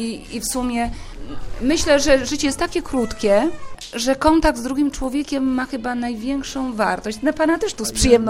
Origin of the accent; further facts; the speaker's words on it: Lesser Poland, Poland; bo ja pochodzę z krakowskiego i mam taką właśnie chyba duszę trochę mojej babci